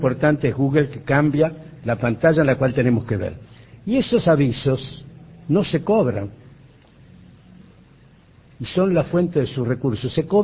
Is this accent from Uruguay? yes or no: yes; Montevideo, Uruguay; born there; Después en la otra dice que nací en Montevideo, como efectivamente.